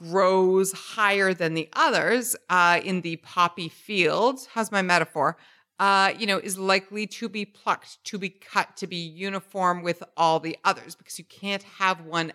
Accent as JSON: {"language": "English", "country": "Canada", "tie": "born or raised there", "said": "please remember, I am not American. I'm born and raised in Canada."}